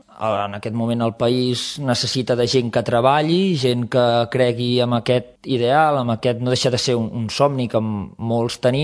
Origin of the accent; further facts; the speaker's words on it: Sant Celoni, Catalonia, Spain; tampoc m'agradaria que fos el meu poble així. Jo crec que dintre les possibilitats que té Sant Celoni té molt potencial